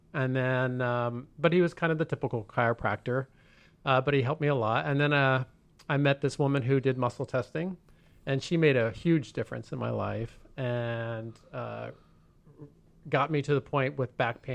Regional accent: Columbus, Ohio, United States; moved away as an adult; also born or lived in San Diego / New York; now in Los Angeles, United States; No, I grew up in Columbus, Ohio.

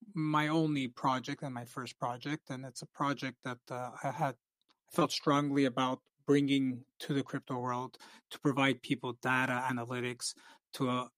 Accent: Canada; So I'm from Canada

